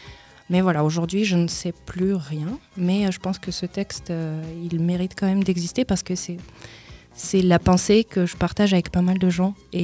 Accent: Moscow, Russia; French is a second language; moved away as an adult; also born or lived in Ukraine; Je viens de Moscou, je viens de l'Ukraine à la base, mais depuis mes 3 ans, j'ai vécu à Moscou jusqu'à mes 22.

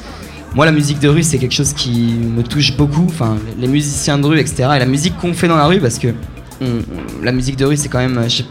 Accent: Sucelles, Nouvelle-Aquitaine, France; Ouais, je suis corrézien, ouais. Je viens de Sucelles.

